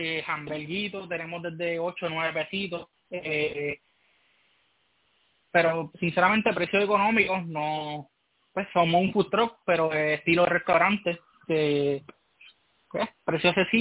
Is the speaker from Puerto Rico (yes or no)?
yes; Cabo Rojo, Puerto Rico; yo soy de Cabo Rojo, exactamente de la carretera 103, que era la carretera vieja cuando no había número 100, cerca de Cuatro Tiendas.